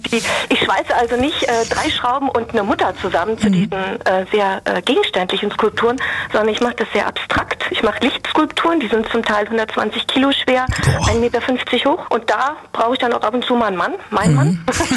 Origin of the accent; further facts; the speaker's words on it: Essen, North Rhine-Westphalia, Germany; Genau, ich bin in Essen geboren.